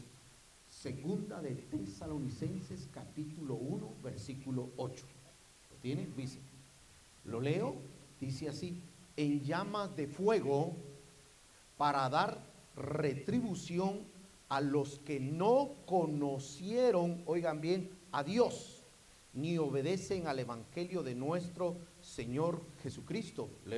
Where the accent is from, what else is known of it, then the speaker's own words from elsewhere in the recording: Guatemala; Soy puro guatemalteco.